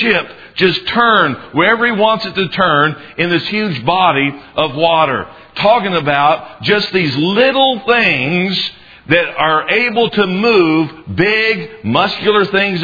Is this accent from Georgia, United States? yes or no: yes; Augusta, Georgia, United States; I can remember when we were growing up in Augusta, Georgia. I guess when my dad was in the military, that was the place that we lived at the longest. We lived there for about 6.5 years.